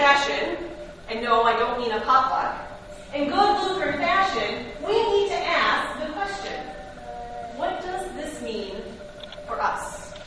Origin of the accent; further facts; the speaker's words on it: Green Bay, Wisconsin, United States; I was born and raised in Green Bay in a Lutheran church.